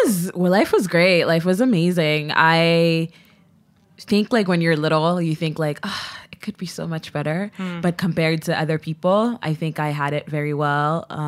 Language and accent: English; Port-au-Prince, Ouest, Haiti; Yes, I'm from Haiti. I was born in Port-au-Prince. So like my dad worked in America, but I was born in Haiti.